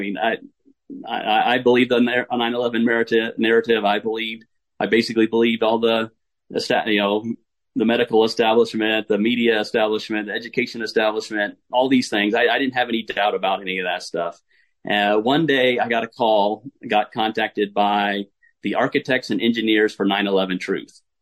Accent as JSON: {"language": "English", "region": "Texas", "country": "United States", "tie": "born or raised there", "said": "You know, growing up in Texas, you just, it's almost like a religion to be, it's almost part of being a Christian is you're patriotic toward Texas and the United States."}